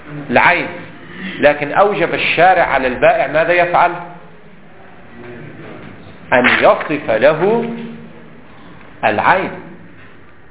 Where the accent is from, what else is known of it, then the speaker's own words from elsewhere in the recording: Lebanon; ولما زال عندنا في لبنان يباع القمح كيف؟ بالكيل لا بالوزن.